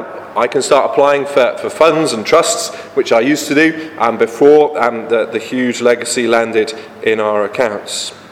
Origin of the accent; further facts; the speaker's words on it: United Kingdom; You know, as British people, we're not very good at talking about money.